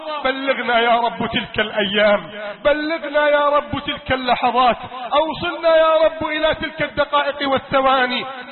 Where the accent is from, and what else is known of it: Egypt